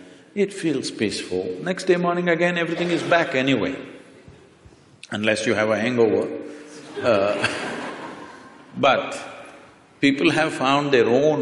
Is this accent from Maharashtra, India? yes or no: no; Mysore, Karnataka, India; I was in Mysore, my hometown.